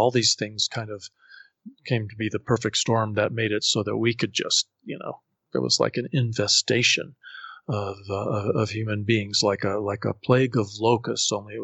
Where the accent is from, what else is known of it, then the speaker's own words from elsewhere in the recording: Colorado Springs, Colorado, United States; in the American West and in my hometown of Colorado Springs.